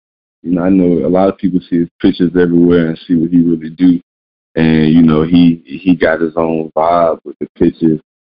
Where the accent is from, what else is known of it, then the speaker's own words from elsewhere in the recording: Tallahassee, Florida, United States; In Tallahassee.